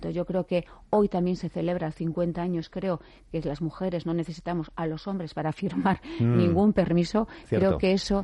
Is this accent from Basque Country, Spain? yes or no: yes; Basque Country, Spain; vernos como vascos y como vascas que somos.